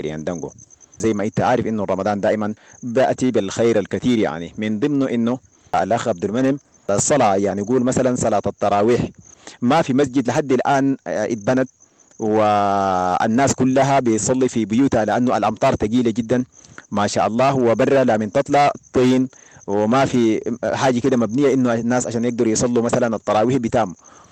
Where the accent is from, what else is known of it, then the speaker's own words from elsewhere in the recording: Sudan; moved away; واحدة من أهم الأشياء عندنا نحن كسودانيين، صحيح في البلد ده الناس ما بتستخدم السكر، لكن نحن كسودانيين قاعدين نستخدم السكر بكميات كبيرة